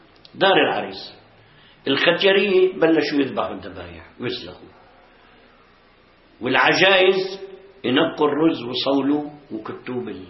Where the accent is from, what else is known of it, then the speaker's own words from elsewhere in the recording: Palestine; عندنا في فلسطين كانت اللية سمسينا